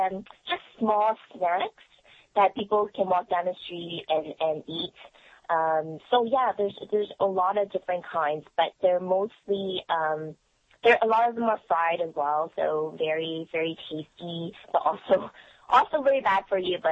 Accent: Hong Kong; born there; I was born in Hong Kong. So I do have friends there and relatives.

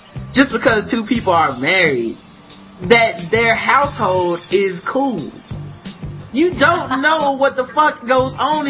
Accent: North Carolina, United States; I don't speak Spanish. I'm from North Carolina.

